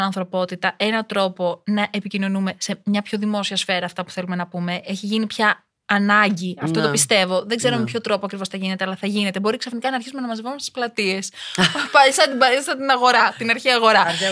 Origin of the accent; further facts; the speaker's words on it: Albania; Greek is a second language; είμαι γκέι, είμαι Αλβανίδα, είμαι πρόσφυγας